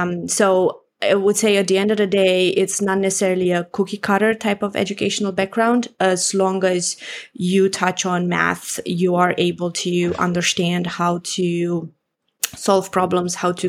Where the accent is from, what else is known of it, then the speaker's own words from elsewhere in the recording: Romania; I am originally from Romania, Eastern Europe. Grew up here. I'm actually currently visiting my family